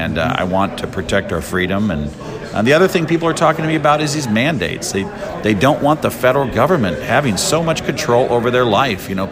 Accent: Norfolk, Nebraska, United States; to be fighting for the people back here in my hometown. You know, I have an advantage, I think, being from a town the size of Norfolk.

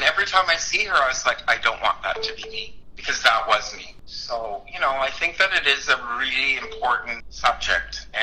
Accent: United States; now in Canada; I am stupidly still an American, but I'm getting Canadian citizenship this year.

